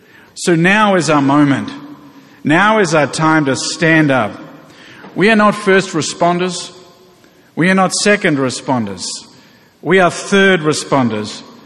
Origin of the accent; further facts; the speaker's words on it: Australia; accent: Australian; now in Houston, United States; I am American, that accent is Australian. So you're probably wondering, am I right? It is Australian, but I became American a year ago.